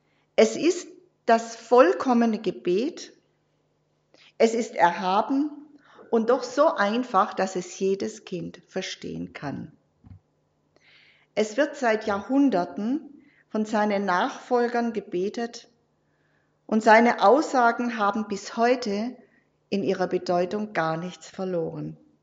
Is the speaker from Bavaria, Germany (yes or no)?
no; Bad Wildbad, Baden-Württemberg, Germany; Also wir haben in Bad Wildbad, wo ich herkomme, haben ja viel mehr Jugendliche, aber leider keine so aktiven.